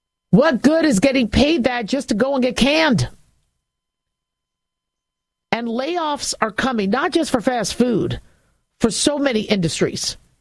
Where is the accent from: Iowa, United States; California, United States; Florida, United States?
California, United States; born there; moved away; Look, I'm a Californian. I was born there. As far as I'm concerned, I'm Californian. But, you know, there's a resilience. But, you know, I don't live there anymore.